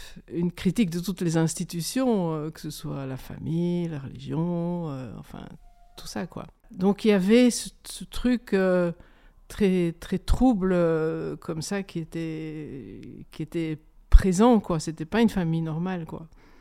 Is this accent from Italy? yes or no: no; Schaerbeek, Brussels-Capital Region, Belgium; born there; Je suis née à Bruxelles, à Schaerbeek.